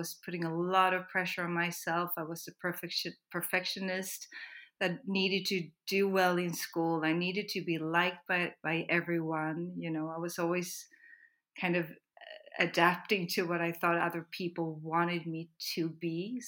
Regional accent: Sweden; So I'm actually Swedish. I grew up in Sweden. My mother is Swedish and my dad is from the US.

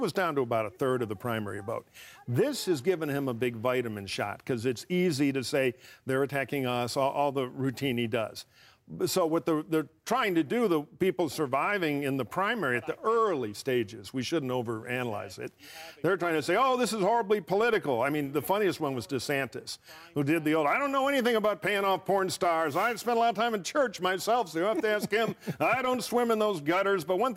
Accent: California, United States; You know, as a Californian, I'll say, I'm glad that there are no problems here to deal with.

